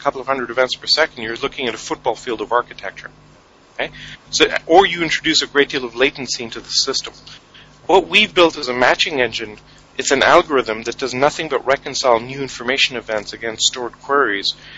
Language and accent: English; India; also born or lived in Canada / Europe; now in New York, United States; My personal background is I'm actually Canadian, but originally from India. I spent 10 years in Europe, and I've been living in New York for the last 5 years.